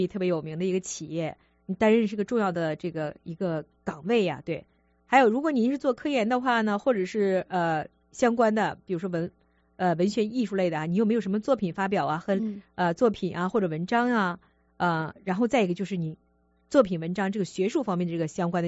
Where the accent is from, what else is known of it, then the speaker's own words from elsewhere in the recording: Harbin, Heilongjiang, China; 当然这话我说的有点主观，因为我是哈尔滨人